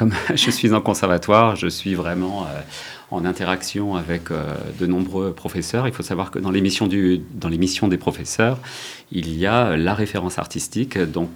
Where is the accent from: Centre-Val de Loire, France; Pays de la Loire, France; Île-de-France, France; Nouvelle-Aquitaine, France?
Centre-Val de Loire, France; moi, j'ai grandi dans le Loiret